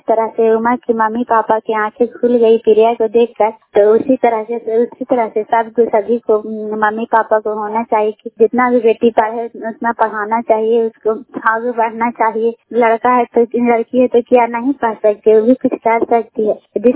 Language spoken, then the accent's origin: Hindi; Bihar, India; घर कल्याणपुर वाली बिरछी पंचायत सरखान चंदी जिला ललंदा के निवासी हूँ।